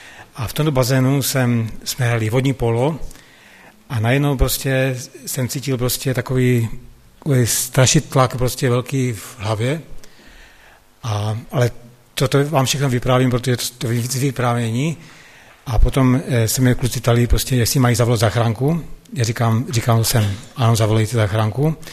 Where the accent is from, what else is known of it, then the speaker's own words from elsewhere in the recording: Třinec, Moravian-Silesian Region, Czechia; born there; a pocházím vlastně, narodil jsem se v Třinci před zhruba 50 lety a potom jsem žil na několika místech, konkrétně na 12 místech